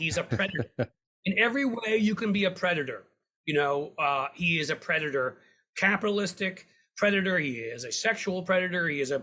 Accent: New York City, New York, United States; now in Cincinnati, United States; I grew up in downtown Manhattan.

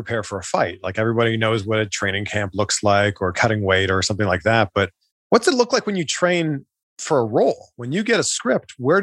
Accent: Toronto, Ontario, Canada; I'm originally from Toronto

